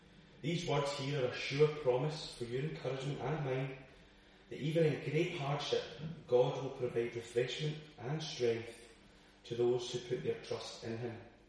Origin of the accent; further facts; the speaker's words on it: Glasgow, Scotland, United Kingdom; coming from Glasgow myself, I wouldn't have acquired a sat-nav. I was born and brought up in Glasgow, so would have had no problem navigating around that city.